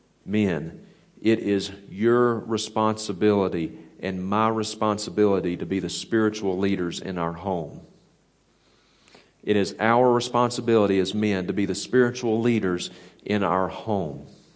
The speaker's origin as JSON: {"language": "English", "region": "the South", "country": "United States", "tie": "born or raised there", "said": "growing up in the South, in the American South, we call that the Bible Belt, because most people in the South go to church."}